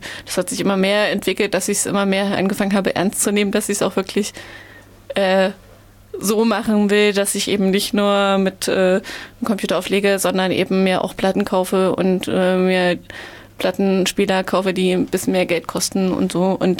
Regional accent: Halle, Saxony-Anhalt, Germany; Ich bin aus Halle

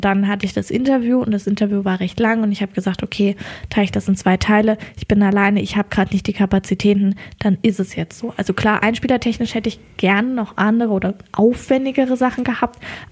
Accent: Bad Tabarz, Thuringia, Germany; also ich komme ja ursprünglich aus Bad Tabatz

